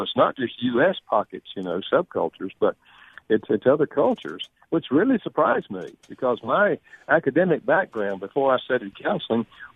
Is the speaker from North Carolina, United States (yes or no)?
yes; North Carolina, United States; North Carolina.